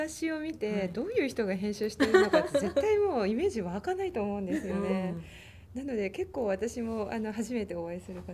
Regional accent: Chiba, Japan; 私は生まれも育ちも千葉なんですよ、なのでもう小さい頃によく来てた町というわけではないんですけれども

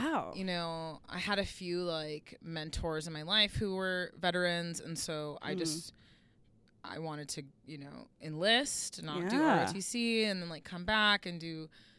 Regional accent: Los Angeles, California, United States; Yeah, I grew up in Los Angeles. All around Los Angeles.

